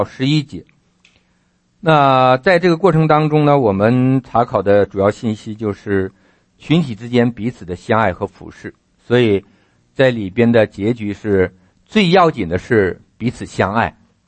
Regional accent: China; now in United States; 我们这些来自于中国内地或者是其他地区的人，到美国要来到这个地方，

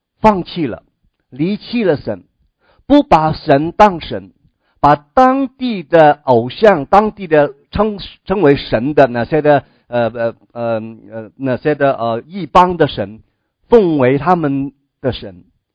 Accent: China; 我们是中国人

